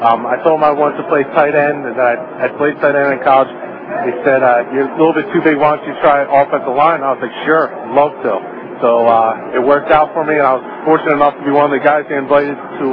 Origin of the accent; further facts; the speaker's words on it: New Jersey, United States; I'm from South Jersey, born and raised there.